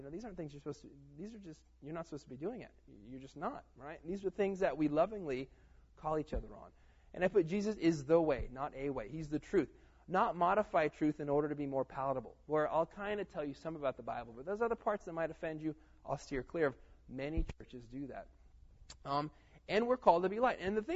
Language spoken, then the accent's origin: English; Florida, United States; I'm a Dolphins fan because I'm from Florida